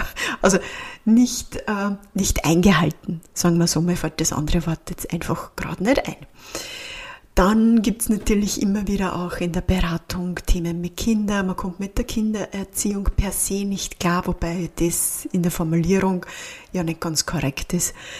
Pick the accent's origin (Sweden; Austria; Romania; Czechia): Austria; accent: mix of Waldviertel and Upper Austrian dialect; ich habe beim Dialekt schon so eine Mischung zwischen waldviertlerisch und oberösterreichisch und es ist ja schon eine Mischkulanz